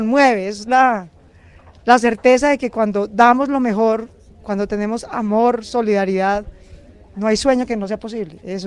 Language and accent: Spanish; Colombia; Y yo, que soy una colombiana que está ahí, en el medio. No soy ni de los sectores más populares y abandonados de Colombia, ni de los sectores privilegiados de Colombia. Soy una familia como la que tú ves, en esta casa, de clase media